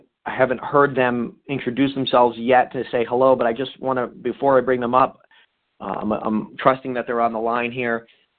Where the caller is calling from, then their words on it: New York, United States; Anyway, I'm dialing in from New York.